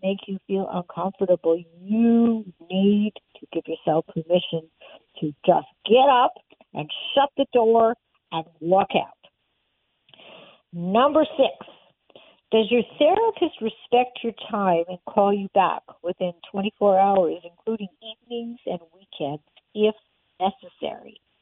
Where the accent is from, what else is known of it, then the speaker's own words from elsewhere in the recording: Canada; when I grew up in Canada